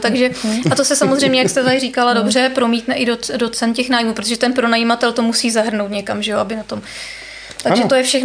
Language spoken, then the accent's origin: Czech; Vysočina Region, Czechia; protože já třeba jsem z Vysočiny, máme tam málo, úplně kraj s nejnižším počtem lékařů